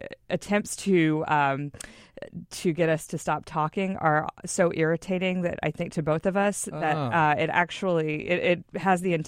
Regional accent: the South, United States; So I am not from Seattle. I am from the South. My family lives in Texas and Mississippi

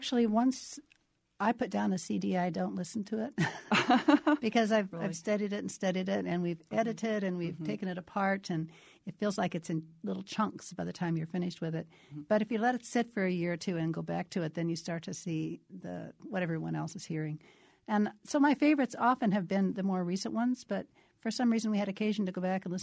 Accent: Iowa, United States; So I grew up in the Iowa band system, and that's how I got my start.

